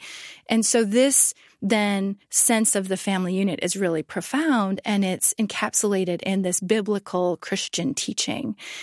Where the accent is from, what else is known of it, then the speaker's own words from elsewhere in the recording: Midwest, United States; The reason I chose the Midwest is because I'm from the Midwest.